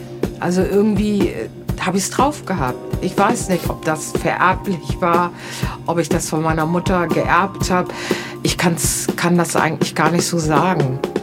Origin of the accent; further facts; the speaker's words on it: Bremen, Germany; Gebürtig komme ich aus Bremen.